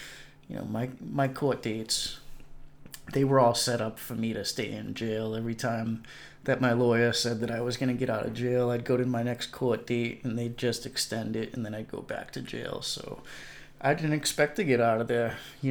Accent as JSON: {"language": "English", "country": "United States", "said": "I look like a white boy. I'm American Indian, and I get in with the white gangs"}